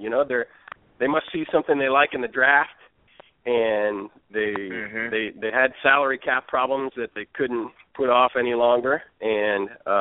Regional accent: Indiana, United States; I grew up in Indiana, in northern Indiana.

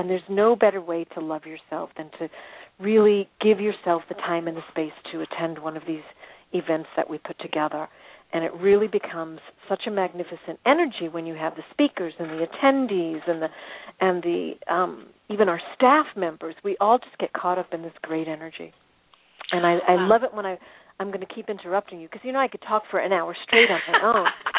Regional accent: New York, United States; And we grew up in New York in a very Jewish community. You know, I was brought up conservative Jewish.

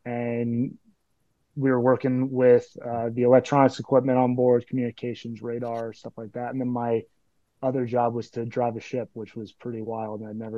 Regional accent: San Diego, California, United States; So I'm from San Diego, California. It's definitely not a traditional, hotbed, as they say, for lacrosse

